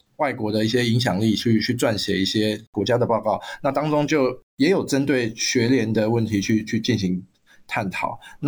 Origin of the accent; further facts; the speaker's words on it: Taiwan; 他其实我不太确定他跟我们台湾人理解的学生会是不是同样东西